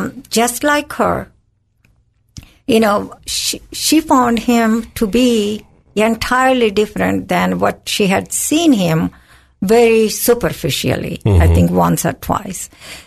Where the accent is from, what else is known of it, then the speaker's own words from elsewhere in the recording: India; born there; English is a second language; you can tell by my accent, I'm a foreigner, in the sense I was born in another country, India